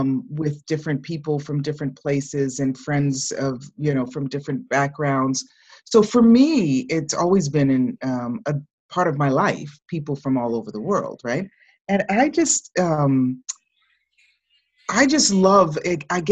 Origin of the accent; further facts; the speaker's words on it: Boston, Massachusetts, United States; born there; she was born in Serbia and I was born in Boston in the United States